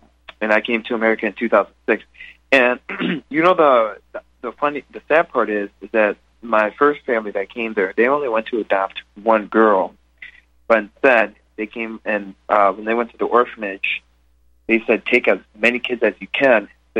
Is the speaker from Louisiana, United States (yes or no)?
no; Wisconsin, United States; And I said, "Yeah, I'm from Wisconsin."